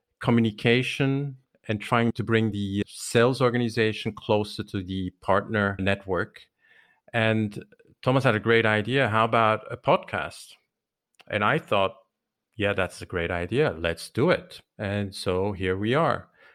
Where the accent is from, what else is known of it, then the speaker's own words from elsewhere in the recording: German-speaking Switzerland, Switzerland; also born or lived in New York; born in New York, French Caribbean heritage. That's where my name comes from. And I grew up in the German-speaking part of Switzerland, married to an Italian national.